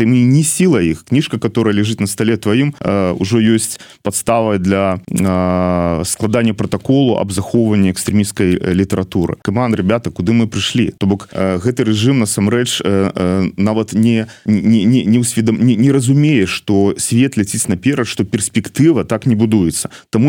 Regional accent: Grodno Region, Belarus; я з Градзеншчыны, так, з заходняй Беларусі

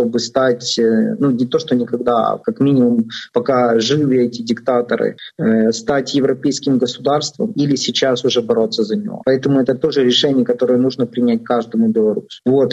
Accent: Belarus; Это я, белорус и белорусский народ

